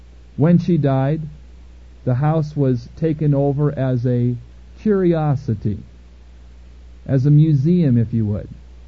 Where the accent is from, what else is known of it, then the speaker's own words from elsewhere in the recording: San Jose, California, United States; One of the most unusual homes ever constructed is in my hometown, San Jose, California.